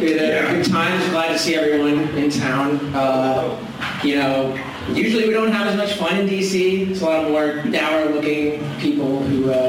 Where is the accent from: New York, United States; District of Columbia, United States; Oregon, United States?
District of Columbia, United States; Washington; I grew up in Northwest, right by the Montgomery County border